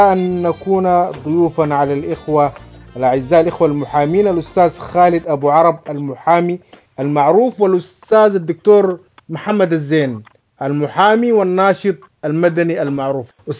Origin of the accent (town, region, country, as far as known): Sudan